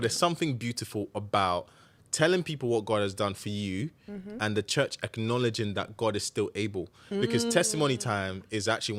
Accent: Nigeria; Growing up in Nigeria

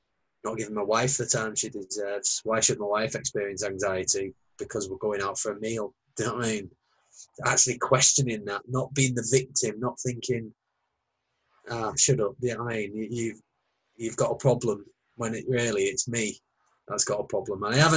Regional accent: Hull, Yorkshire and the Humber, United Kingdom; I'm originally from Hull, which is 100-odd mile away.

